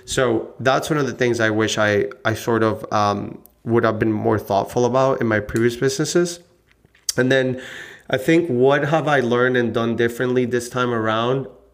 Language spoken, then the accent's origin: English; Puerto Rico; I was born and raised in Puerto Rico, so I like the tropics.